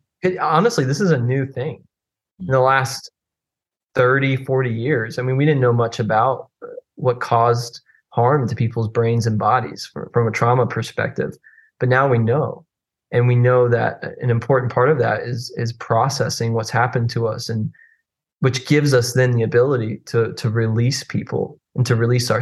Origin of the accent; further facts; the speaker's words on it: Hialeah, Florida, United States; now in Orlando, United States; I'm a gringo from Miami. I'm a white guy from Miami. But I love it. I love that place. Grew up in Hialeah.